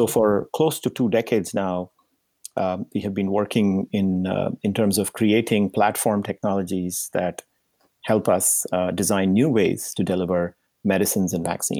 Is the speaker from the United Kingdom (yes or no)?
no; India; moved away as an adult; now in United States; So I came from India to Indiana.